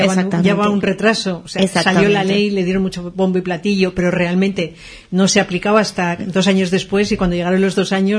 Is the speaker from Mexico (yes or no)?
no; Madrid, Community of Madrid, Spain; yo creo que el valenciano, lo dice una madrileña, muchísimo